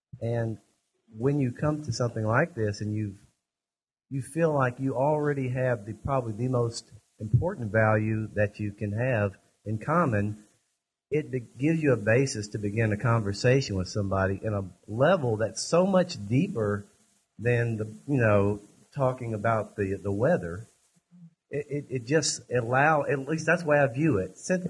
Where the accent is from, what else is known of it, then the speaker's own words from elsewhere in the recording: Memphis, Tennessee, United States; from Memphis, Tennessee.